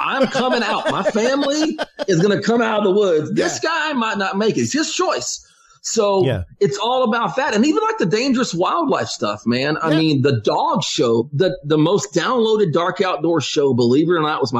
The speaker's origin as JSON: {"language": "English", "town": "Orange", "region": "Texas", "country": "United States", "said": "I'm from Orange, Texas. We don't have bears here. We got occasional bears come from Louisiana."}